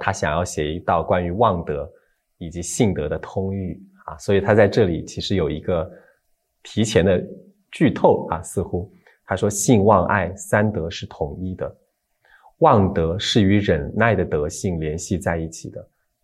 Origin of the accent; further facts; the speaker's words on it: China; 我们中国人常说的磨刀不误砍柴工，就是这个道理。